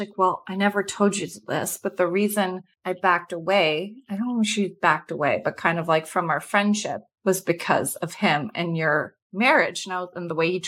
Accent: Denmark; I'm from Denmark.

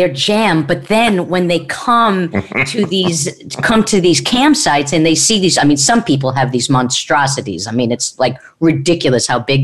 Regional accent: Long Island, New York, United States; I know, but I grew up in Long Island, and I went to summer camp.

